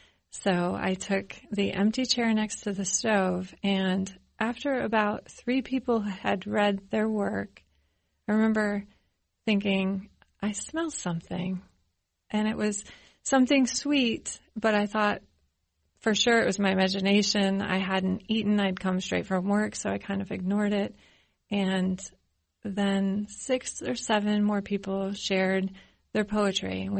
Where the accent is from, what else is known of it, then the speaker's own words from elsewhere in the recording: Dayton, Ohio, United States; I'm from Dayton.